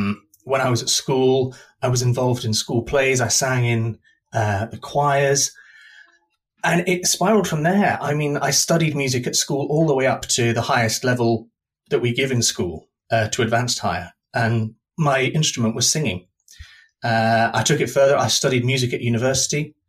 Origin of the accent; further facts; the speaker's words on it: Scotland, United Kingdom; also born or lived in North of England; now in London, United Kingdom; I'm from the north of England, but I spent most of my childhood and most of my adult life in Scotland. So I was raised mainly in Scotland, on the East Coast in the middle of nowhere. So now I'm in the great big city.